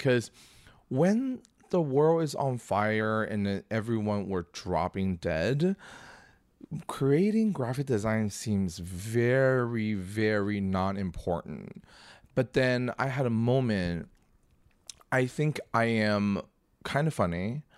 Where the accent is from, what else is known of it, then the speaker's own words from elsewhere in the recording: China; English is a second language; When I was a kid, I was born and raised in China.